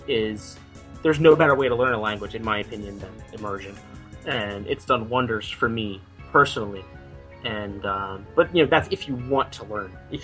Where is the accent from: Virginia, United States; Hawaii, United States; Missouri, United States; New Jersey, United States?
New Jersey, United States; now in Japan; And when I went to college, I'm from New Jersey.